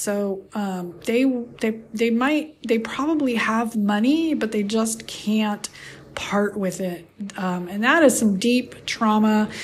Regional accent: California, United States; So I grew up in a pretty wealthy area in I grew up in California. So, you know, I grew up in a wealthy, in the Bay Area.

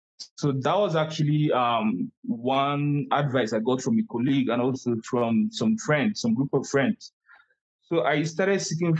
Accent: Nigeria; I'm a Nigerian by birth, by nationality. I did my bachelor's degree in Nigeria in the Nnamdi Azikiwe University in Nigeria for 5 years.

